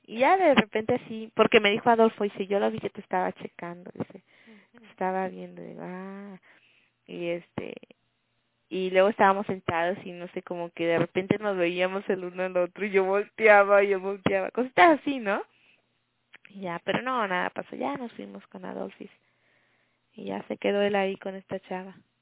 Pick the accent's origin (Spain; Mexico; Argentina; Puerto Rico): Mexico; Acapulco, Guerrero; Le digo, de Guerrero. Y me dice, ah, Acapulquito. Y le digo, ¿cómo sabes de que soy de Acapulco?